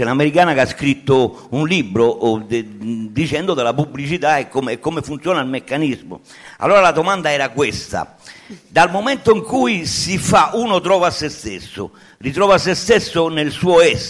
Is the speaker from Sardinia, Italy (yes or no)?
yes; Sardinia, Italy; io a scuola ci sono andato poco, sono sardo, sono mezzi ribelli là.